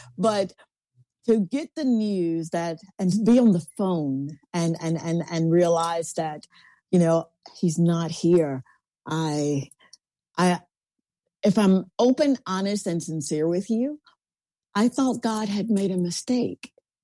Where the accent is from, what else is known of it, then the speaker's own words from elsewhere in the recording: Columbus, United States; I would have to go back to my hometown of Columbus